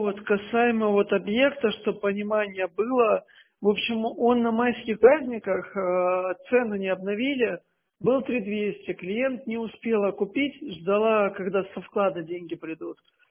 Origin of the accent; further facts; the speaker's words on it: Pyatigorsk, Stavropol Krai, Russia; now in Krasnodar, Russia; А я сам, знаете, я из Пятигорска. Вот, очень давно переехал в Краснодар. А так все детство провел в Пятигорске.